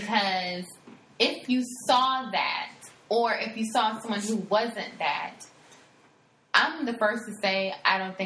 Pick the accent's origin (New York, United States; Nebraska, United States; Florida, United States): Florida, United States; And we're both from Florida.